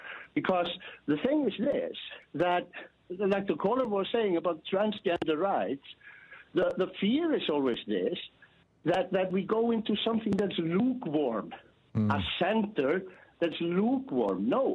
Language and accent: English; Iceland; English is a second language; because I come from Iceland, and that's not the answer